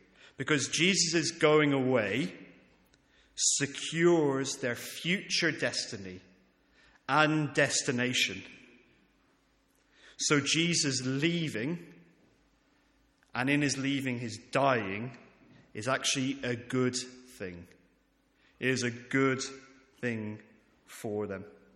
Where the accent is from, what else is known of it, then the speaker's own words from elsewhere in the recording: Ireland; being an Irishman and knowing of the near million Irish people that went through